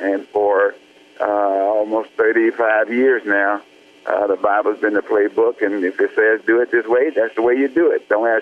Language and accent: English; Alabama, United States; this white Christianity that I was seeing growing up in Alabama.